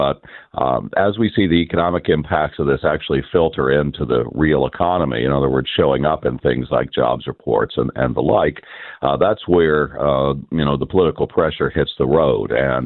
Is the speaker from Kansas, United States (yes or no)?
yes; Kansas, United States; It happened all over the United States and in my hometown area in Kansas.